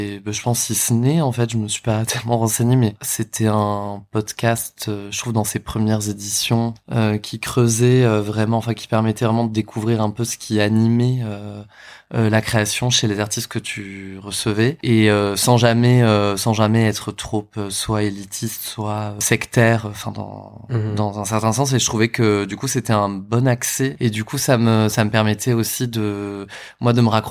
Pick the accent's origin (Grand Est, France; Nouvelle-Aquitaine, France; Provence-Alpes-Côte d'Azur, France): Nouvelle-Aquitaine, France; Bordeaux; Ouais, je viens de la banlieue de Bordeaux.